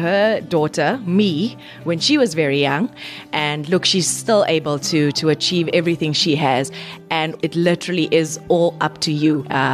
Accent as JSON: {"language": "English", "town": "Eldorado Park", "region": "Gauteng", "country": "South Africa", "tie": "born or raised there", "said": "Yeah, I grew up in Eldorado Park."}